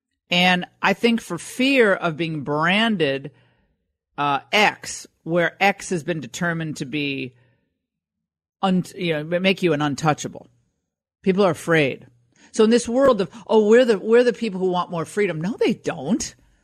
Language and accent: English; New England, United States; I know it's because I'm from New England, and I hate the fact that so much of New England is lost.